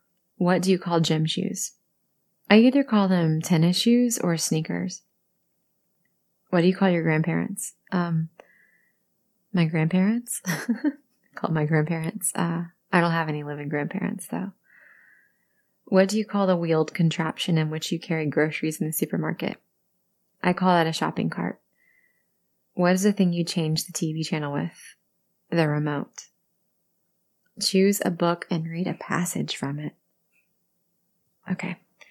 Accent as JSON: {"language": "English", "region": "the South", "country": "United States", "accent": "Southern", "said": "Someone actually asked me if I hid or stifled my southern accent, and I don't."}